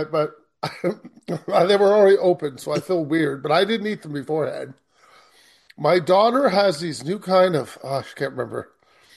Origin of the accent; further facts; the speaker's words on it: Canada; Well, being Canadian, we can teach French up here.